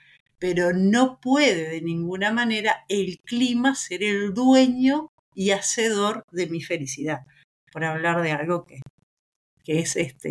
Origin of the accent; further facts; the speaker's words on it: Uruguay; Me dicen, bueno, pero vos no sos uruguaya. Sí, sí, soy uruguaya